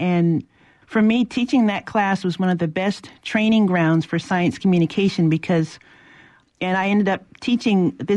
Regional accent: Maui, Hawaii, United States; my formative years were in Hawaii. I grew up on Maui, Hawaii, but my family is from Baltimore, Maryland on my mother's side and Charleston, South Carolina on my father's side.

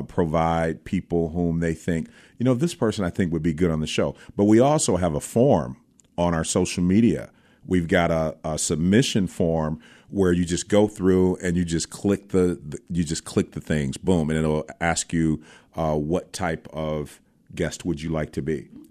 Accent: Muskegon, Michigan, United States; also born or lived in Grand Rapids; I was born in Muskegon, Michigan, and grew up between Muskegon and Grand Rapids, Michigan.

